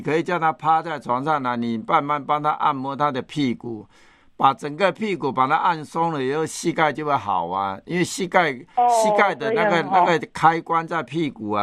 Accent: Fujian, China; 以前我们小时候我也是福建人，

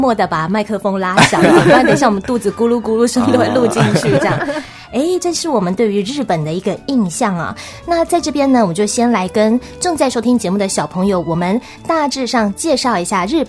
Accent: Taiwan; now in Japan; 他们只要一知道我是从台湾来的，他们就会很真诚的就是一再一再的道谢

